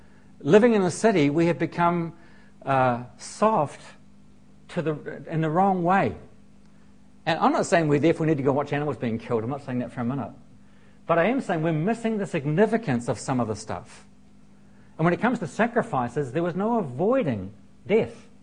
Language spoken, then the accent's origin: English; Masterton, Wellington, New Zealand; I was raised in Masterton, and so I'm kind of a country boy.